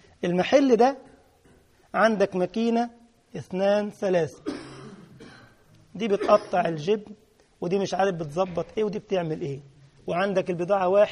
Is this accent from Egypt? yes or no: yes; Egypt; يعني كلمة خدام دي عندنا في مصر عيب